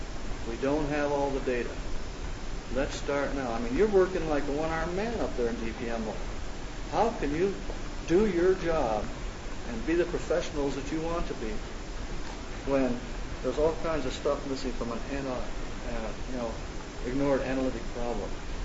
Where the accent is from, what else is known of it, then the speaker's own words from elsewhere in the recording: South Dakota, United States; I was born and raised in South Dakota, a small town, you know, and all this happy nonsense. Very religious town and all this.